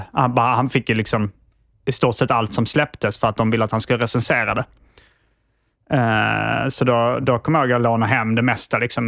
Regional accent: Hjärup, Skåne, Sweden; Eftersom vi kom från Järup då.

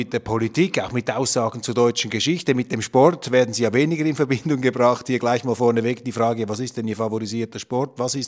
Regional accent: Switzerland

